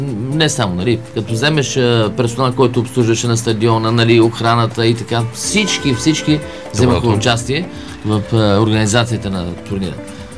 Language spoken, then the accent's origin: Bulgarian; Batanovtsi, Pernik Province, Bulgaria; Аз съм от Батановци там, отгоре за Батановци, тук региона Земен и така.